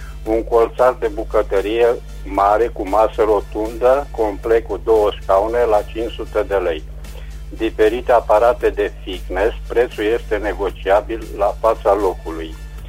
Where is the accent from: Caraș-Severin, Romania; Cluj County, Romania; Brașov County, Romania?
Caraș-Severin, Romania; Reșița; sunt din Reșița